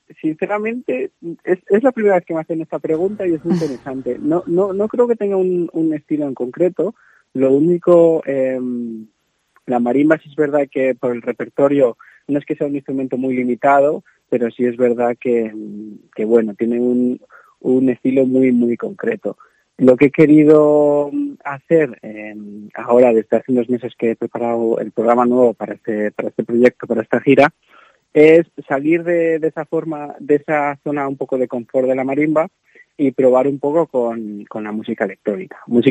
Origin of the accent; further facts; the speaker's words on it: Zamora, Castile and León, Spain; yo soy de Zamora.